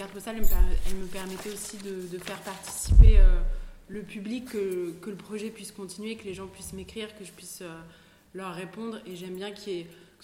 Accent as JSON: {"language": "French", "town": "Paris", "region": "Île-de-France", "country": "France", "said": "enfin moi je viens de Paris, et donc pour moi la campagne c'était un peu enfin la ruralité"}